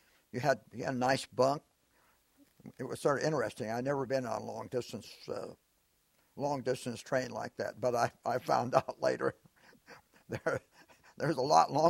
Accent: Illinois, United States; born there; I was born in Champaign County in 1925.

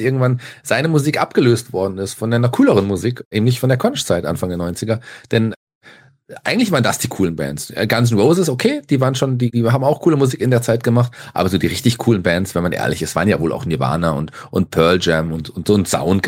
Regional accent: Fulda, Hesse, Germany; Nee, ich komme aus Fulda und da gibt es das Kreuz, wo ich ja auch mittlerweile noch auch arbeite.

